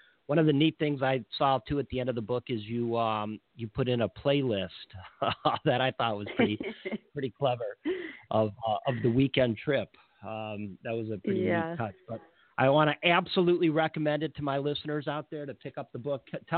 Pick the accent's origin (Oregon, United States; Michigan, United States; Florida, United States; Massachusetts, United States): Michigan, United States; The I grew up in Michigan. Michigan, and I had